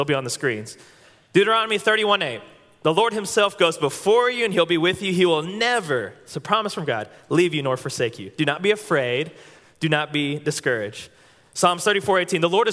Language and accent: English; Oklahoma, United States; now in Conway, United States; I'm from Oklahoma, and I went to UCA.